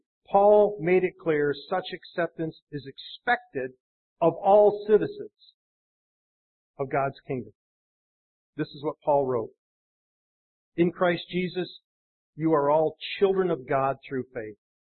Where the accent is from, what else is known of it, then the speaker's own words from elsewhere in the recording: Portage, Michigan, United States; I was raised in the 60s when racial tension was high. I was raised in the Kalamazoo area, in Portage in particular.